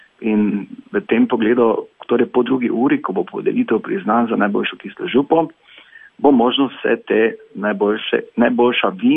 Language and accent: Slovenian; Styria, Slovenia; kajti Štajerci smo znani po dobrih vinih, ki so primerna za špricer vina.